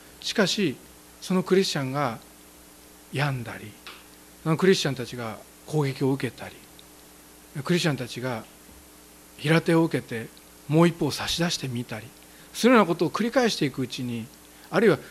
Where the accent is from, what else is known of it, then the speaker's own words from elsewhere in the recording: Kashiwa, Chiba, Japan; born there; 私、千葉県柏市出身、出身って生まれの、平和が丘小学校、明徳平和が丘小学校